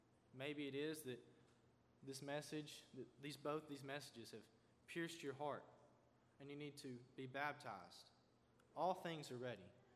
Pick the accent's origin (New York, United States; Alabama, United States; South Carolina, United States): Alabama, United States; Florence; So let me tell you a true story of a man who let his light shine in my hometown of Florence, Alabama.